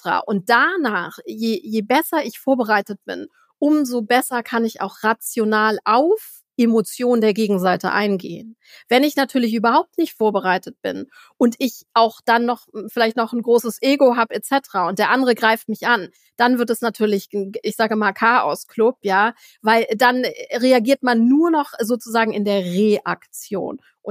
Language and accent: German; Hamburg, Germany; erst 2-mal in Hamburg, in meiner Heimatstadt, Trainings gegeben und Beratung.